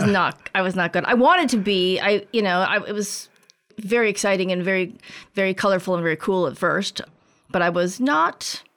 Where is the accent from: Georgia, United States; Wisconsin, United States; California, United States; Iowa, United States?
California, United States; also born or lived in Washington, D.C. / Australia; I grew up in mostly Southern California, except that I born in D.C. and actually lived in Australia for 3 years when I was a very small child